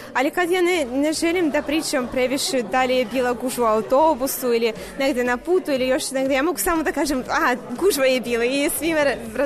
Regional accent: Kazakhstan; Serbian is a second language; Iz Kazahstana sam.

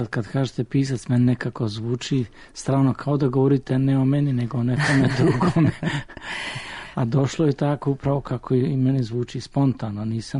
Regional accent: Šibenik-Knin County, Croatia; ja dolazim iz Krinske krajine, tamo je prezime, dakle, retko, ali postoji.

